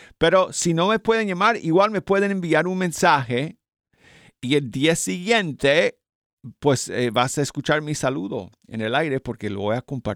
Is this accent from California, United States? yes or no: no; Colorado, United States; now in Alabama, United States; Yo estoy en el sur de Estados Unidos, en Alabama. No soy sureño porque yo soy de Colorado, pero bueno, ya llevo, ¿qué? Como 30 años aquí en Alabama, así que ya me considero pues un sureño aquí en Estados Unidos.